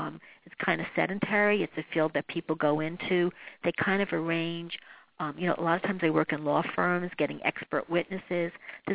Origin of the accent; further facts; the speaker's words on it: New York City, New York, United States; I chose NYU clearly because I'm coming from New York City